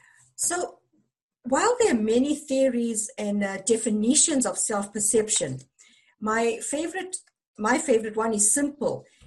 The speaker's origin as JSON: {"language": "English", "country": "Zimbabwe", "tie": "born or raised there", "said": "Being born and brought up in Zimbabwe, we were brought up with a lot of, sayings and things like"}